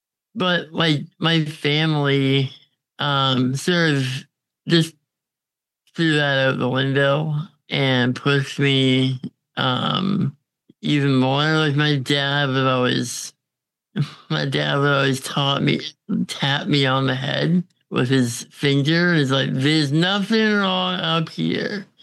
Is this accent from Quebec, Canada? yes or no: no; Edmonton, Alberta, Canada; born there; I was born in Edmonton.